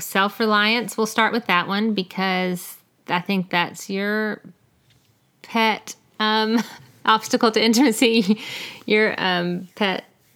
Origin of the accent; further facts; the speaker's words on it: United States; I'm just American.